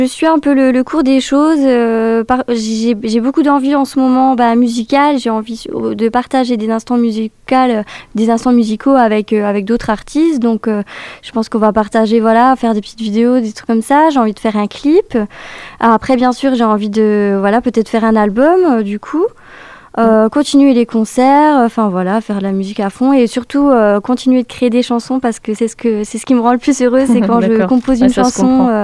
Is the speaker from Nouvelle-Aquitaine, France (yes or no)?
no; Belfort, Bourgogne-Franche-Comté, France; Alors, je viens des alentours de Belfort